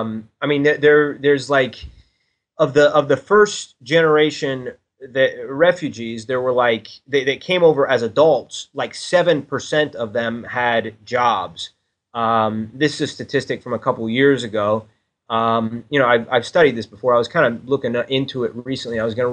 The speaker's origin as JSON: {"language": "English", "town": "Columbus", "region": "Ohio", "country": "United States", "tie": "born or raised there", "said": "settling them in Ohio, mainly in Columbus, which is my hometown"}